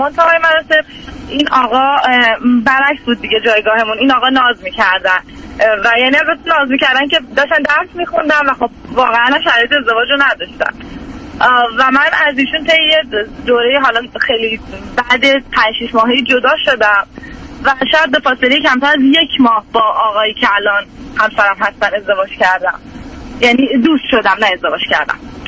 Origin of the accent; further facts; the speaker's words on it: Iran; moved away as an adult; من تقریبا 24 سالمه، تقریبا 3 سال و نیمه که از ایران اومدم، مهاجرت کردم، اومدم به کشور دیگه ای.